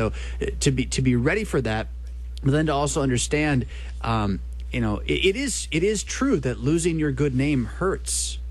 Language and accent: English; United States; I'm such an American.